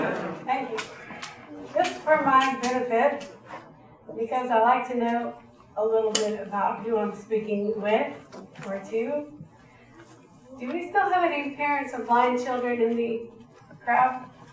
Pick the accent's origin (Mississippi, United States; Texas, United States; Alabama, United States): Texas, United States; Houston; I'm originally from Houston, Texas. I attended public schools